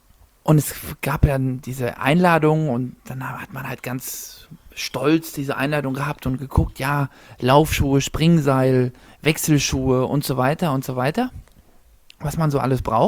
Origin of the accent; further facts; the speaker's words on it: Zahna, Saxony-Anhalt, Germany; born there; ich komme gebürtig aus Zahna, und in Zahna gab es gar nicht so viel.